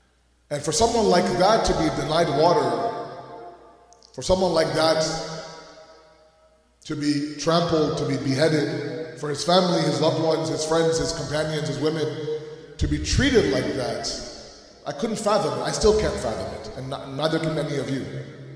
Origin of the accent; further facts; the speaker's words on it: Toronto, Ontario, Canada; growing up in Toronto, I belonged to a typical in the Pakistani community like many of you